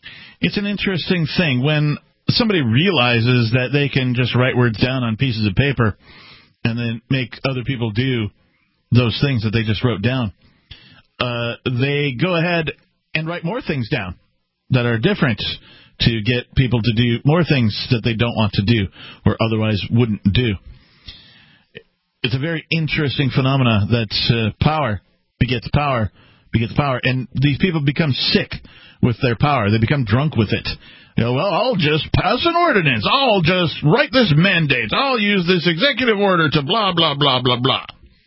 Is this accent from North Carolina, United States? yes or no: no; Milwaukee, Wisconsin, United States; I think I told you that I was originally a Wisconsin kid. I was born in Milwaukee, Wisconsin.